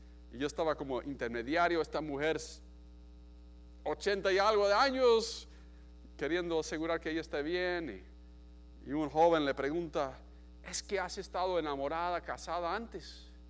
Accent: Colombia; yo crecí en Colombia, pero trabajamos con universitarios en Ecuador

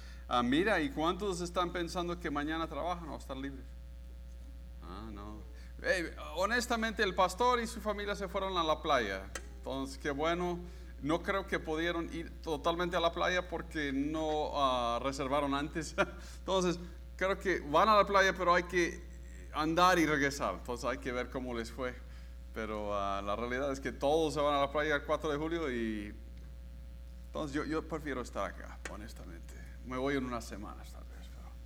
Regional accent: Colombia; porque yo crecí en Colombia, he visto misioneros por toda mi vida

